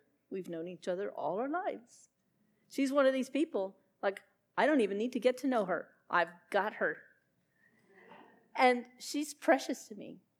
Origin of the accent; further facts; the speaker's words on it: Texas, United States; So Pam and I found out we're both from Texas.